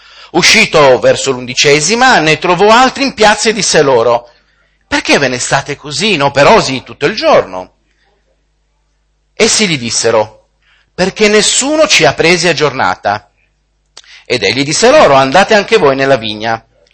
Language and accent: Italian; Turin, Piedmont, Italy; vengo da Torino, quindi è facile … da Torino ricordare il mio luogo di provenienza